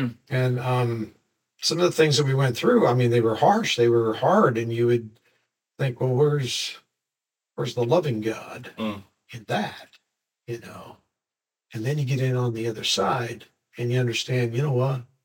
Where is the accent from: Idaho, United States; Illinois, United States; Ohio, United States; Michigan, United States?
Idaho, United States; Boise; also born or lived in Twin Falls; So I was born in Idaho, in a little town called Twin Falls. Moved up toward Boise. I'm sure you've heard of Boise. And grew up there.